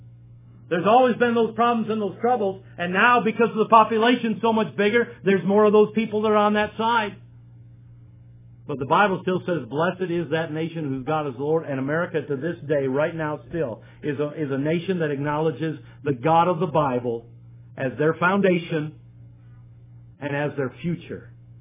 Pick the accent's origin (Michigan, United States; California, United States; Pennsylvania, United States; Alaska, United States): Michigan, United States; Detroit; I grew up in Detroit.